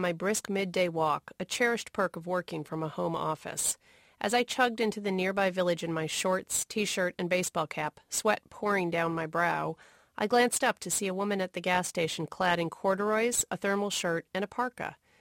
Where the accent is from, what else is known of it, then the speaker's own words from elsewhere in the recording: New York, United States; I grew up in New York State near Lake Ontario, and the seasons were quite easy to master.